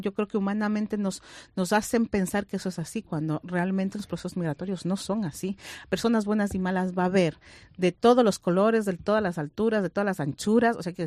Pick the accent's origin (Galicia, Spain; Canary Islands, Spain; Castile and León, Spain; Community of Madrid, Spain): Galicia, Spain; soy gallega retornada.